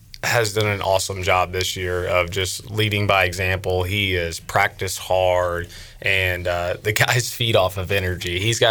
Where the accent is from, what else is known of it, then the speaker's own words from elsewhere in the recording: Memphis, Tennessee, United States; I'm from the Memphis area, so we had a couple Pirate faithful there cheering us on